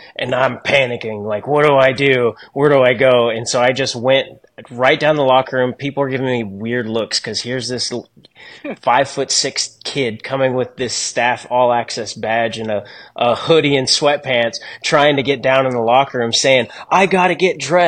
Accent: Dallas, Texas, United States; And I'm from Dallas, so playing for the Dallas Ice Jets was nice to be home for a year

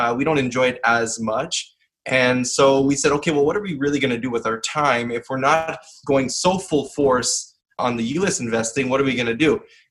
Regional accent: Canada; So we started from Canada, and the story goes that as a Canadian in the US

